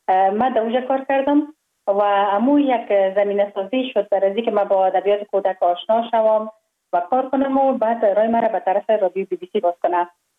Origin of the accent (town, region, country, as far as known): Kabul, Afghanistan; born or raised there